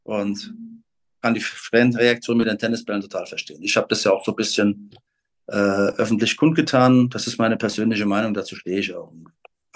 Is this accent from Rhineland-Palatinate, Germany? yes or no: yes; Kaiserslautern, Rhineland-Palatinate, Germany; Also du wirst in Kaiserslautern geboren und bist automatisch mit dem FCK-Wappen wirst du großgezogen